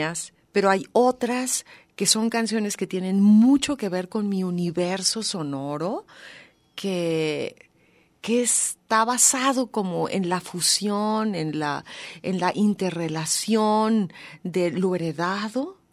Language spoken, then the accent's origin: Spanish; Mexico; siendo yo mexicana